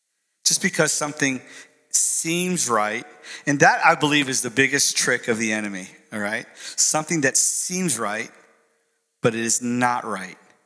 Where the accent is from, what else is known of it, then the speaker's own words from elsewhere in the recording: Bradenton, Florida, United States; also born or lived in Sarasota; And of course, we live in Florida. I'm from Sarasota, Florida, so I know what real fresh orange juice tastes like. The Tropicana factory is right there in Bradenton, my hometown.